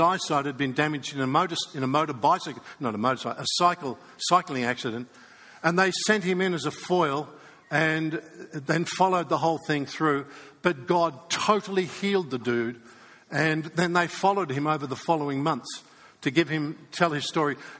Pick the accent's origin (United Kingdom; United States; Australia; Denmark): Australia; And by the way, I'm an Australian, so I live with skepticism all the time.